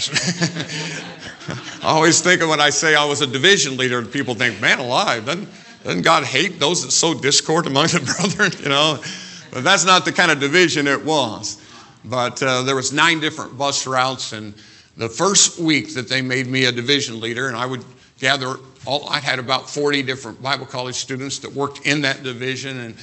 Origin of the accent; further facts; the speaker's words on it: Jasonville, Indiana, United States; Now, I had a lot of experience because I was raised in Jasonville.